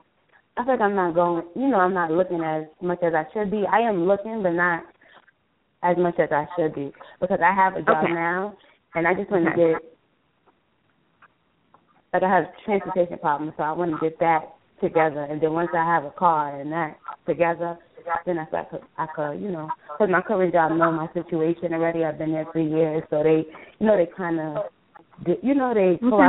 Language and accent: English; New York, United States; because I'm from New York, so since I moved, I haven't really had too much fun.